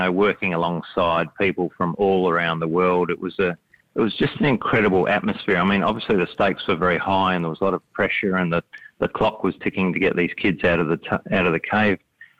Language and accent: English; Australia; once we became Australians of the Year in 2019